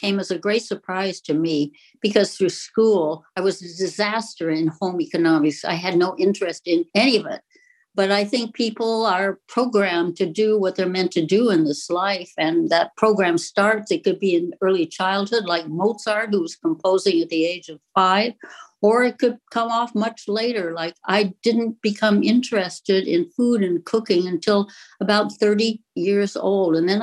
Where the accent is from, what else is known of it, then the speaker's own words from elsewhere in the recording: Los Angeles, California, United States; I was born in Hollywood, and I grew up in the house where I am now, which is just a little ways east of the Grove.